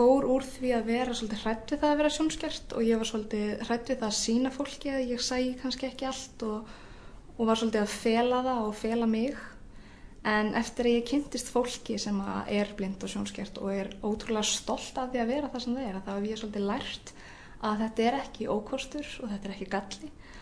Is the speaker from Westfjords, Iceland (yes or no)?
yes; Þingeyri, Westfjords, Iceland; born there; ég fætt á Þingeyri í Dýrafirði og ég í háskólanámi, ég í kennaraháskólanum á fyrsta ári